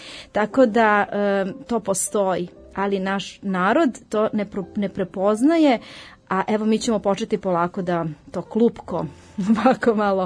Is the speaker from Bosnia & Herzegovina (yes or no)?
no; Serbia; Kod nas u Srbiji je takođe kamerna muzika prisutna.